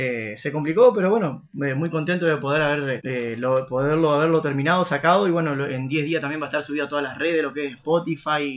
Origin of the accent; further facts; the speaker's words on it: Concepción del Uruguay, Entre Ríos, Argentina; Soy nacido acá en Concepción del Uruguay, del barrio San Roque ahí.